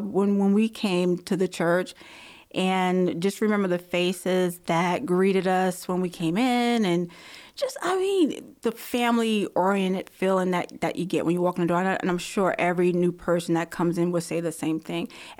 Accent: Brooklyn, New York, United States; now in Virginia, United States; Born and raised in Brooklyn, New York, and came to Virginia over two decades ago

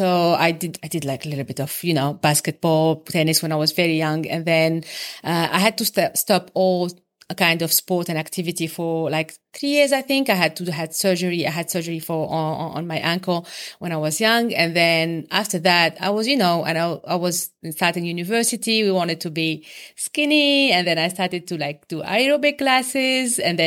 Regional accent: Tunisia; moved away as an adult; now in Indonesia; So I'm from Tunisia. I was born in Tunisia and I lived my entire life there. Never thought of moving out of Tunisia.

